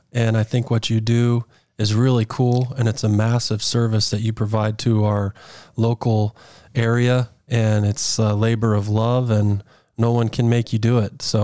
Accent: Texas, United States; born there; Well, I mean, I was born in Texas and I traveled all over the country.

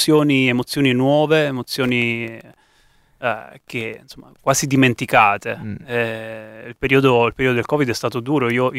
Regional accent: Campania, Italy; also born or lived in Rome; Io, periodo pre-Covid, ero di casa a Roma, vivevo a Roma, poi sono stato costretto a rientrare al mio paese d'origine, in Cilento

